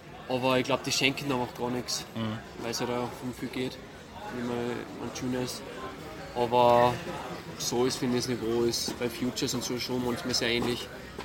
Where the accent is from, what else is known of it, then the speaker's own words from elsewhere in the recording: Salzburg, Austria; Ja, genau, ich bin Salzburger.